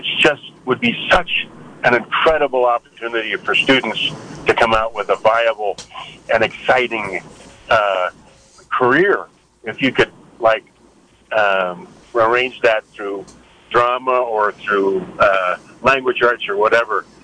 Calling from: Ukiah, California, United States; I'm from Ukiah. I'm actually one of the poet laureate emeritus of Ukiah. And I'm bilingual

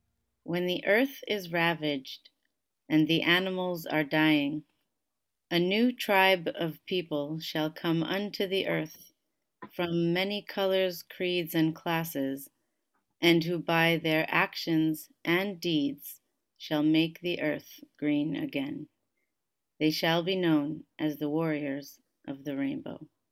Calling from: Tel Aviv, Tel Aviv District, Israel; I am speaking from Tel Aviv, Israel.

